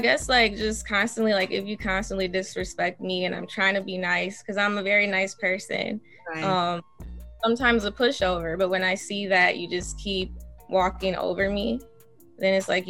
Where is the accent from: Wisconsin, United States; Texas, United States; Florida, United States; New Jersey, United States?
Wisconsin, United States; Racine; I'm from Racine. It's like 30 minutes away from Milwaukee.